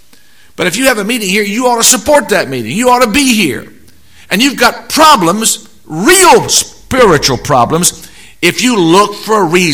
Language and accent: English; Wayne, West Virginia, United States; I was pastor in my hometown of Wayne, West Virginia. Town, very small town, about 20 miles from Huntington.